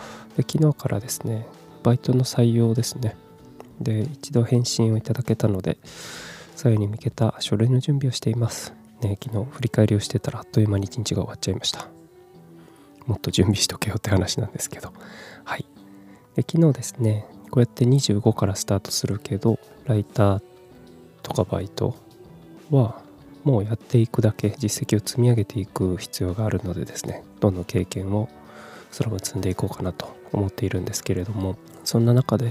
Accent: Kumamoto, Japan; also born or lived in Tokyo; 3月に仕事を辞めてから、東京から地元の熊本に帰ってきました。

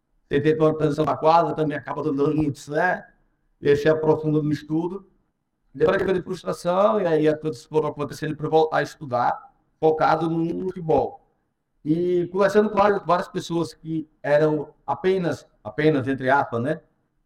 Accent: Aracaju, Sergipe, Brazil; Eu sou de Aracaju, é a menor capital do país, de Sergipe, não tem grandes tradições além do futebol.

